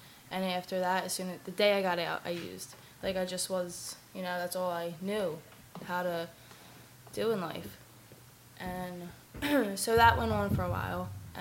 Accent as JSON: {"language": "English", "region": "New Jersey", "country": "United States", "said": "Oh, by the way, I'm from Jersey."}